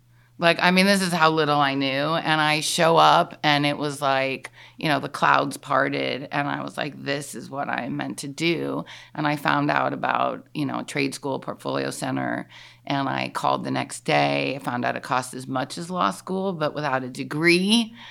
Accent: Chicago, Illinois, United States; So I'm from Chicago, which is like home of Leo Burnett.

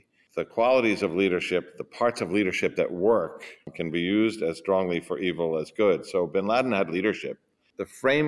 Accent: United States; I'm an American.

